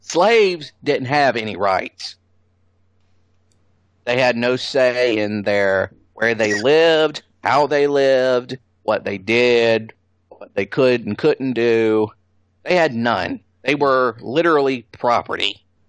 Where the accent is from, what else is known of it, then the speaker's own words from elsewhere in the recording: Georgia, United States; a lot of them especially were in penal colonies like my home state of Georgia.